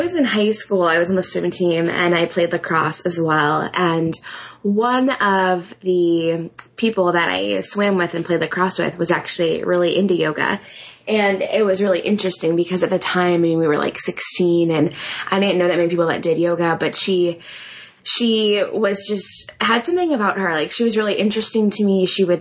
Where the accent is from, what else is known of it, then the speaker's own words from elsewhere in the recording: Massachusetts, United States; now in Iowa City, United States; I live in Iowa City, Iowa, which is a smallish college town in Iowa. And I grew up in Massachusetts, but my husband is from Iowa.